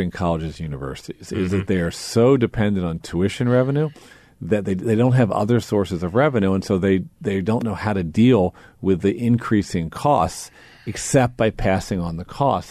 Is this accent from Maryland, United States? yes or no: yes; Baltimore, Maryland, United States; Well, I was so fortunate. I grew up in Baltimore City, and was born in 1961.